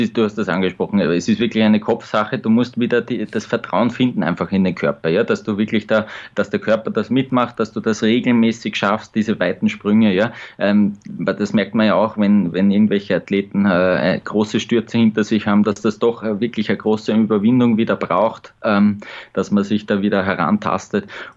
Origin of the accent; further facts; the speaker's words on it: Austria; Also als Österreicher kann man da nur neidisch drauf schauen auf dieses Zwischenresultat.